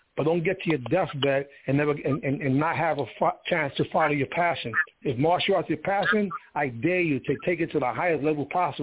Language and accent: English; New York City, New York, United States; Growing up in the Bronx during the crack era, I wanted to be away as often as possible to earn income in martial arts tournaments because I was a father, age 17.